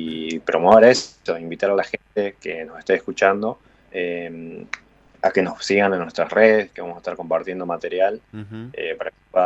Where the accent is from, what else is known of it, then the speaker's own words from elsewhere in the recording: Catamarca, Argentina; now in Córdoba, Argentina; Sí, ambos estamos en Córdoba estudiando, pero los dos sí somos oriundos de Catamarca.